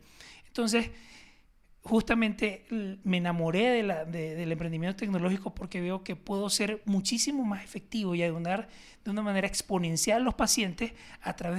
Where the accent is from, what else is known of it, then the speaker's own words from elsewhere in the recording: Venezuela; moved away; y yo somos de Venezuela, y pues yo llegué aquí hace aproximadamente como 4 años, y pues con una maleta, como todos los inmigrantes